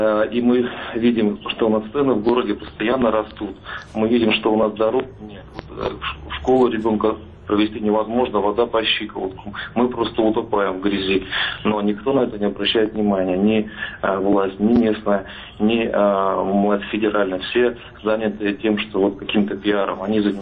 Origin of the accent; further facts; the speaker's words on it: Bryansk, Bryansk Oblast, Russia; Но я как из Брянска, провинциальный житель, в общем-то, мы сейчас бываем в столице.